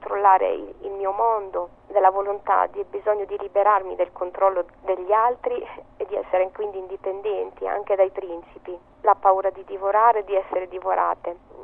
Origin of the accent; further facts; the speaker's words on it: San Marino; E sì, sono cresciuta nella Repubblica di San Marino, in campagna